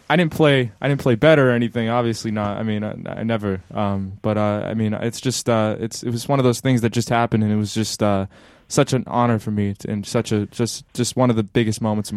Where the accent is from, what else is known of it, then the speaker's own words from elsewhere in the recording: New Bedford, Massachusetts, United States; The first time I met Buddy was at a little theater in my hometown of New Bedford, Mass.